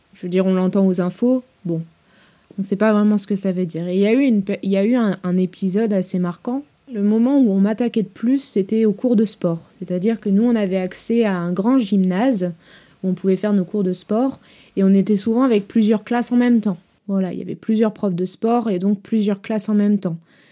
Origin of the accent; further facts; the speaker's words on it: south of France, France; Étant donné que nous venons du Sud, nous avons un très très fort caractère.